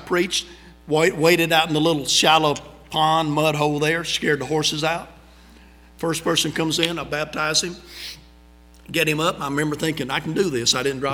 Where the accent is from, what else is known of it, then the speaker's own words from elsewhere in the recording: South Carolina, United States; I was from South Carolina. I'm in Japan, way down in southern Japan in Okinawa